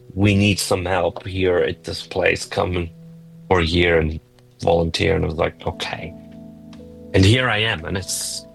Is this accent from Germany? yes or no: yes; Germany; English is a second language; now in New Zealand; I'm from Germany. I moved here 10 years ago